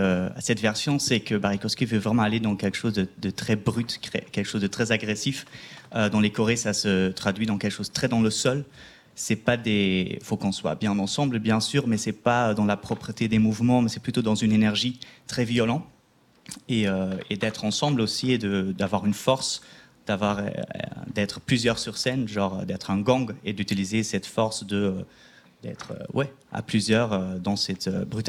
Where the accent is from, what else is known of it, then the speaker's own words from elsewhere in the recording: Antwerp, Flanders, Belgium; Quand j'étais petit, j'allais voir avec ma famille dans ma ville natale, Anvers, en Belgique.